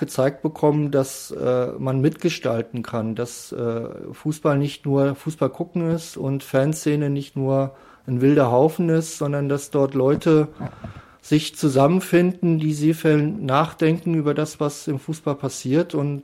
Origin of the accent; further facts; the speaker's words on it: Rhineland-Palatinate, Germany; ich komme ja nicht aus Mönchengladbach, sondern der Fanclub Lorelei ja auch nicht. Wir sind aus Rheinland-Pfalz an der Grenze zu Hessen